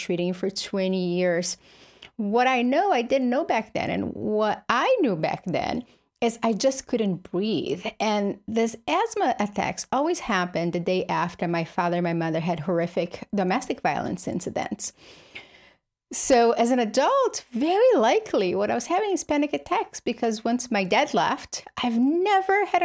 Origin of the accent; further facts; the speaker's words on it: Brazil; English is a second language; I grew up in Brazil, poor with a single mother.